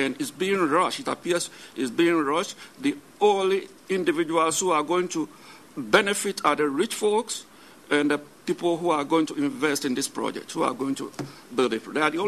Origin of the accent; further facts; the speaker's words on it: Boston, Massachusetts, United States; I grew up in the Boston, New England area